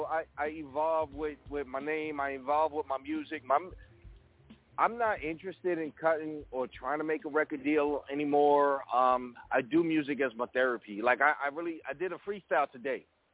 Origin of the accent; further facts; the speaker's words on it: Bronx, New York, United States; I grew up in the Bronx, and I grew up on the fifth floor of my block in my building.